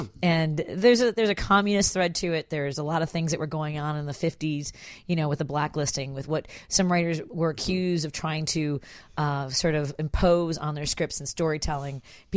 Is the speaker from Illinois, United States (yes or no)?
yes; Chicago, Illinois, United States; But we had growing up in Chicago